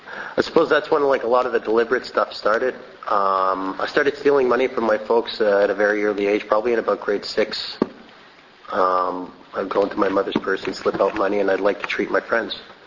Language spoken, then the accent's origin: English; Montreal, Quebec, Canada; And I grew up in Montreal in a time that there was a lot of hash around